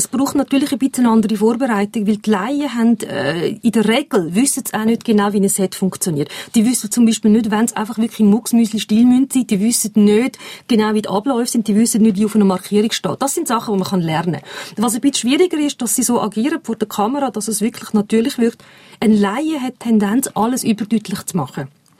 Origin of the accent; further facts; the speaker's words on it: Laufenburg, Aargau, Switzerland; Ich bin in Laufenburg aufgewachsen.